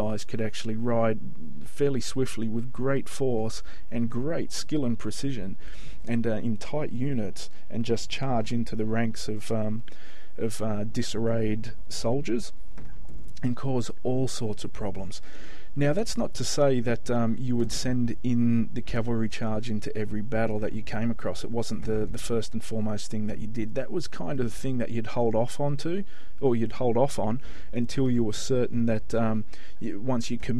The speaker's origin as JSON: {"language": "English", "country": "Australia", "said": "I actually got very, very busy with engagements here in my home country of Australia, and figured I need to look after this clientele base here in my own country."}